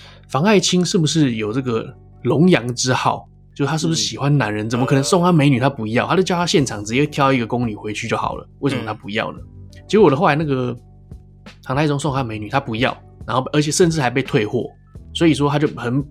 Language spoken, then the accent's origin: Chinese; Taiwan; 我们台湾人太乱来了，就香港跟台湾人都太自由了才会这个样子